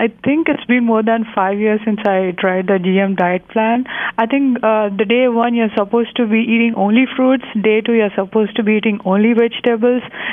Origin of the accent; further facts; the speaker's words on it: India; English is a second language; now in United States; So me being an Indian, like, obviously I cannot eat the American food all my life, right?